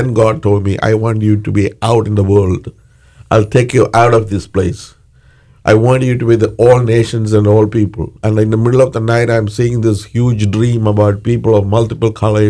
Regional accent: southern India, India; English is a second language; I'm originally from India

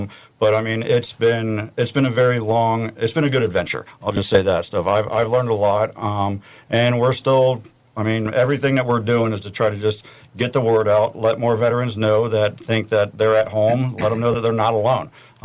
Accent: Vero Beach, Florida, United States; I grew up down here in Vero. I'm from here. Went to high school, so same as my wife.

